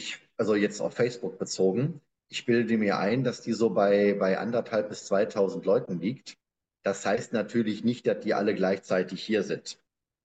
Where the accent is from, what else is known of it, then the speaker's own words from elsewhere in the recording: West Germany, Germany; wenn ich so an die 90er Jahre zurückdenke, da hat man insbesondere als Westdeutscher über die osteuropäischen Staaten auch eher verächtlich gesprochen